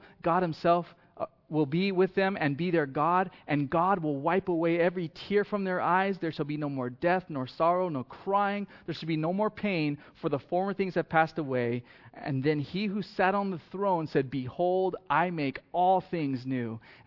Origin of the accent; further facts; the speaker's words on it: United States; I'm from the United States of America, right? I'm an American citizen.